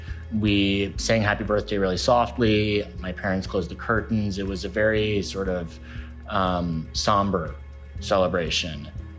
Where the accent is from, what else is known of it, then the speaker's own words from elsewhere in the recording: Virginia, United States; I grew up in Northern Virginia and I'm an author.